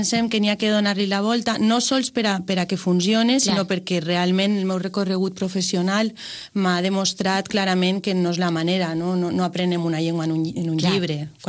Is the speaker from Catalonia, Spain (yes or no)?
no; Vila-real, Valencian Community, Spain; vaig decidir que volia tornar al meu poble